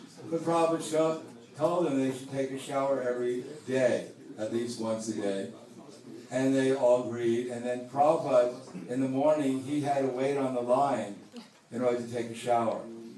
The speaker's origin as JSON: {"language": "English", "region": "New York", "country": "United States", "tie": "born or raised there", "said": "I grew up, not in that area, but I grew up in New York."}